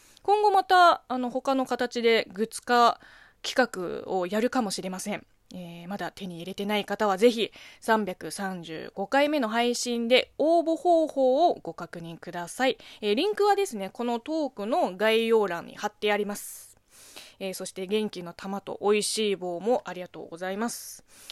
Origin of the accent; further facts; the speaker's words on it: China; Japanese is a second language; now in Japan; 中国生まれ中国育ちの